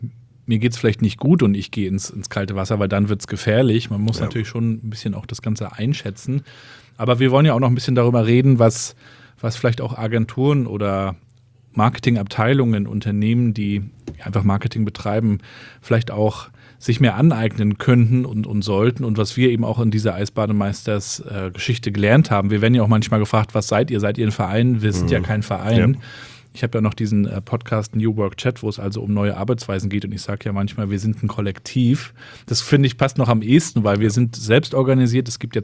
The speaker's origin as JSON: {"language": "German", "town": "Rostock", "region": "Mecklenburg-Vorpommern", "country": "Germany", "tie": "born or raised there", "said": "Ich bin ja in Rostock in Warnemünde aufgewachsen"}